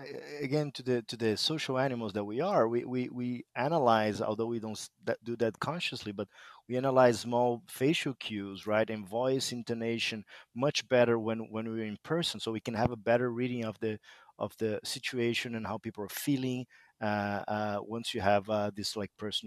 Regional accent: Brazil; accent: Brazilian; English is a second language; But 16 years old, as you can tell by my weird accent, I'm from Brazil, right?

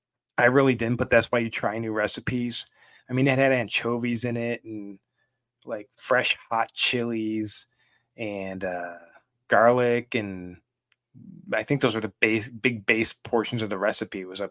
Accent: Buffalo, New York, United States; Again, I am from Buffalo, so when I have teams that do well, I'm cautiously optimistic.

